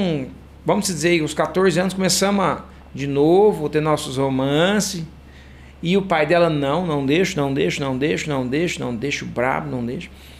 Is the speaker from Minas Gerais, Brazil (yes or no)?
yes; Cássia, Minas Gerais, Brazil; born there; Cássia, Minas Cássia. Gerais, onde eu nasci, cidade maravilhosa.